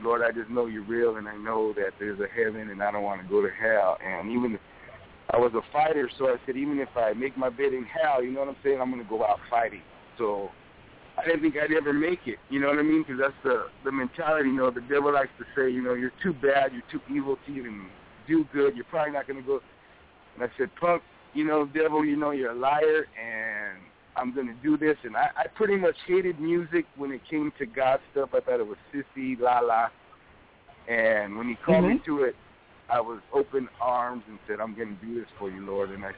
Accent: California, United States; So with that being said, I grew up gangster mentality all my life. Born and raised in the Central Coast, 805, of course.

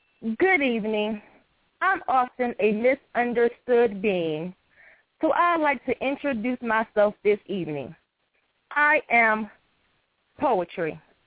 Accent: Hampton, Virginia, United States; from Hampton, Virginia.

